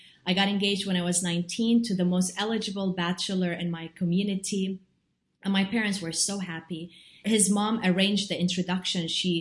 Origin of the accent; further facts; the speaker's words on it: Jordan; I'm originally from Jordan, and I was playing with my grandmother in her kitchen.